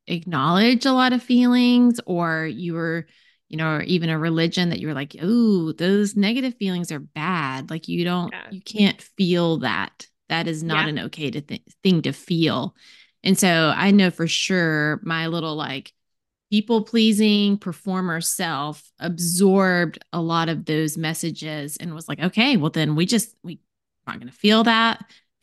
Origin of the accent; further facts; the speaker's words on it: the South, United States; I grew up in the South. That was not something that you did.